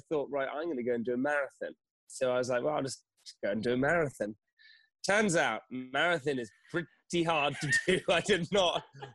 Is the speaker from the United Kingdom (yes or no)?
yes; United Kingdom; And being British, you just continue on.